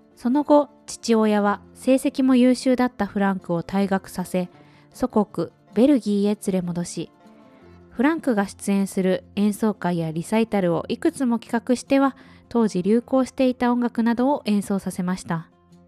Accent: Kobe, Hyogo, Japan; 私はこの年末年始は地元の神戸の方に帰省して、

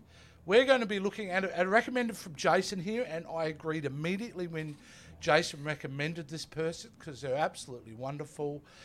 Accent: Australia; I'm Australian. No, we're the only ones who have platypus.

